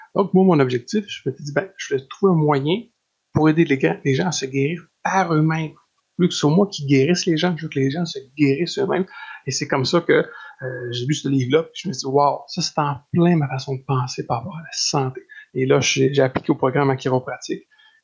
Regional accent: Trois-Rivières, Quebec, Canada; Donc, je viens de Trois-Rivières.

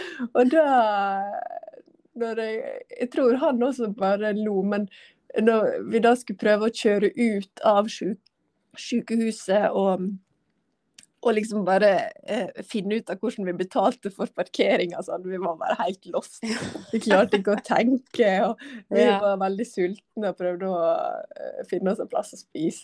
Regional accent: Ålesund, Møre og Romsdal, Norway; så bestemte vi oss faktisk for å flytte hjem til der jeg kommer fra, Ålesund. Fordi her har jeg foreldrene mine.

